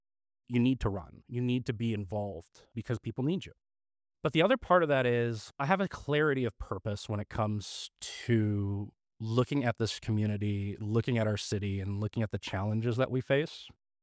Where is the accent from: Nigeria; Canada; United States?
Canada; Hamilton, Ontario; I was born and raised in Hamilton. I lived on the mountain for quite a long time.